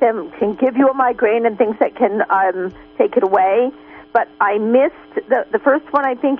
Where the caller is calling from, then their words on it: Willits, California, United States; from Willits.